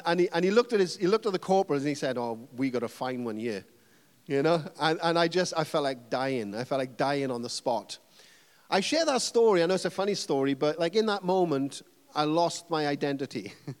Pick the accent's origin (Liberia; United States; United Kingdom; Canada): United Kingdom; Wales; As a Welshman, that's, you know, I feel like I'm at home right now.